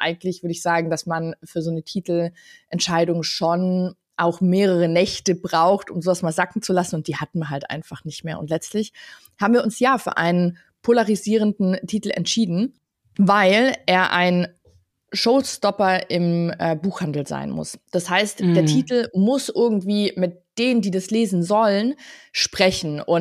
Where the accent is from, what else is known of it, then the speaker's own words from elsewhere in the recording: Bavaria, Germany; im Allgäu, wo ich herkomme